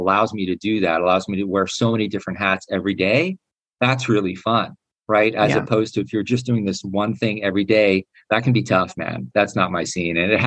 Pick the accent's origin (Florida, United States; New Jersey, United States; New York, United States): New Jersey, United States; I keep saying you guys. I'm from New Jersey, and that's like